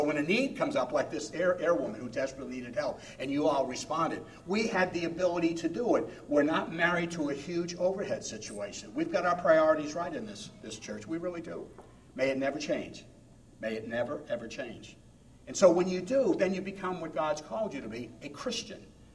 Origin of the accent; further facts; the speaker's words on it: New England, United States; up north where I grew up in New England, you said soda pop, they don't say that down here